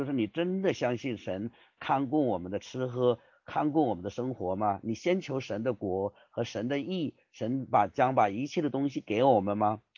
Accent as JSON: {"language": "Chinese", "country": "China"}